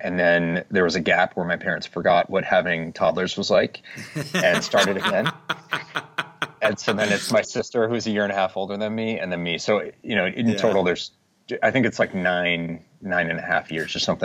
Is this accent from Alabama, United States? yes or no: no; Boston, Massachusetts, United States; Yeah, I was born in Boston, raised, you know, just outside the city, but Boston area. And I was the youngest of four.